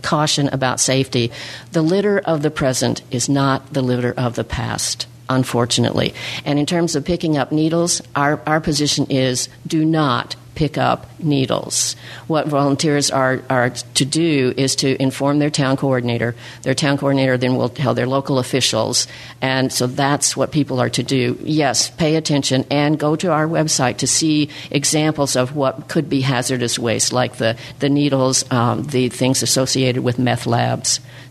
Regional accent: Kansas, United States; also born or lived in Oklahoma; now in Vermont, United States; I moved here in 1970 from Kansas and Oklahoma.

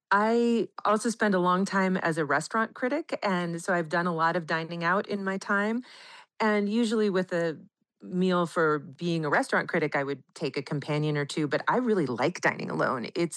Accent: Chico, California, United States; this book, in a lot of ways, is about getting back to myself and to the kid I was growing up in Chico, really.

